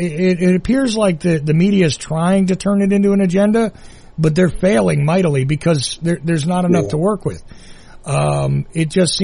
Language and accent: English; New Jersey, United States; But then again, I'm from New Jersey, and there was a magazine called Weird New Jersey for a reason.